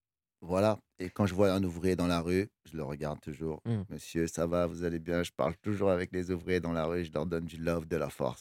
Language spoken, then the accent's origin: French; Sarcelles, Île-de-France, France; Et en plus, nous, on vient de Sarcelles, c'est pas pareil.